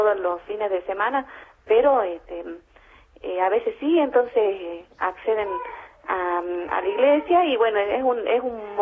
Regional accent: Santa María, Catamarca, Argentina; yo nunca salí de Santa María, más allá de la provincia más cercana y a la que tenemos más acceso, a pesar de pertenecer a Catamarca, es Tucumán.

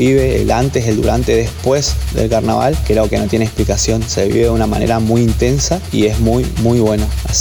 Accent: Paso de los Libres, Corrientes, Argentina; de Paso de los Libres Corrientes, músico cavaquinista y ritmista del carnaval.

